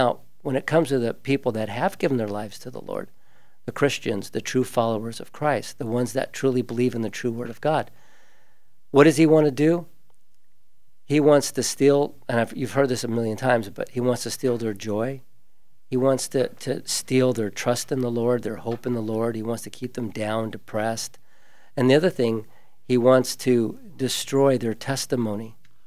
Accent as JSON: {"language": "English", "region": "Hawaii", "country": "United States", "tie": "born or raised there", "said": "Like in my hometown, Hawaii, is on fire, right? Mm-hmm. My home state."}